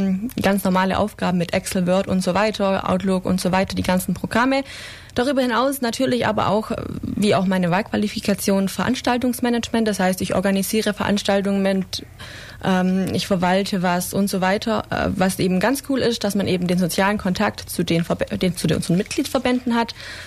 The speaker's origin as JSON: {"language": "German", "town": "Ebnat", "region": "Baden-Württemberg", "country": "Germany", "lives_now": "Ulm, Germany", "said": "Ich komme aus Ebnath ursprünglich, das ist in der Nähe von Aalen. Ich wollte zu meinem Freund ziehen und habe deswegen nach einer Ausbildung in Ulm geschaut."}